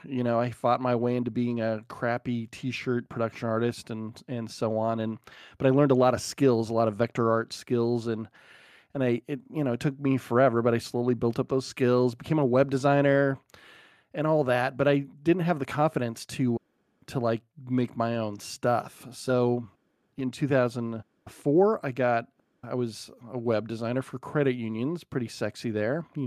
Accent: Spokane, Washington, United States; I grew up in Spokane, Washington, so I didn't really know of anyone that had ever worked in the industry

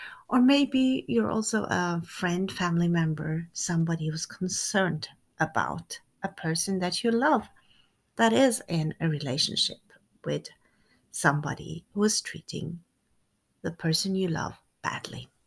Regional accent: Norway; first language Norwegian; English is a second language; Because me, myself, I have already been doing that for 45 episodes in Norwegian, my native language. And since I'm also Norwegian-French, half-French too, I'm going to do the same thing in French.

